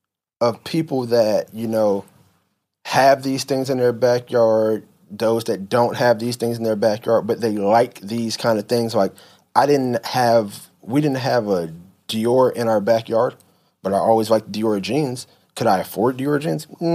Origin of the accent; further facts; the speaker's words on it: Atlanta, Georgia, United States; Because, you know, growing up in Atlanta, we had Wish